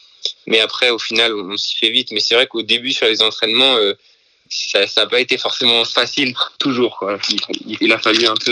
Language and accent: French; Vernon, Normandy, France; born there; Je suis né à Vernon le 2 février 2000